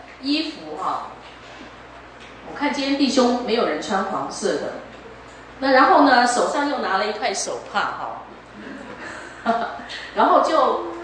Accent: Taiwan; born there; 我就说我是台湾出生的啦。

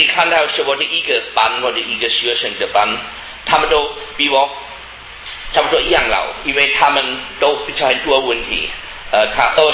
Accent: Germany; born there; Chinese is a second language; 我出生在德国一个很小的城市，大概五千人口，得有城市的权利，是1000多老的城市。

